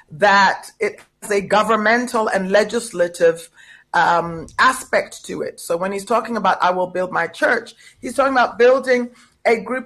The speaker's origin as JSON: {"language": "English", "country": "South Africa", "said": "As a South African, This right is espoused under the Constitution."}